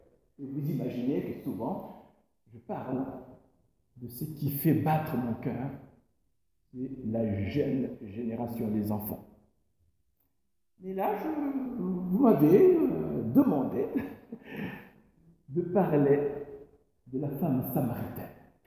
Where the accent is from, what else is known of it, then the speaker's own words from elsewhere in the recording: DR Congo; now in Uzès, France; je suis d'origine congolaise. C'est pas le plus important c'est que je suis citoyen du monde, mais je suis d'origine du Congo, ex-Zaïre, que j'ai quitté il y a pas mal d'années.